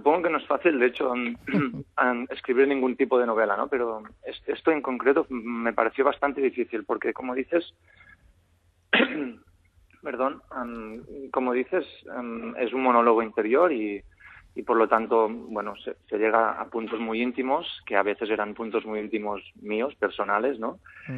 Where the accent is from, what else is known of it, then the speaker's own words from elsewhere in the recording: Catalonia, Spain; Entonces cogí mi pueblo, que es un pueblo cerca de Girona, una casa antigua, una masía bastante antigua